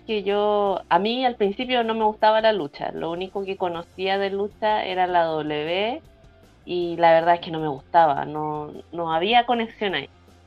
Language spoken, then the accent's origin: Spanish; San Antonio, Valparaíso, Chile; Yo soy de San Antonio.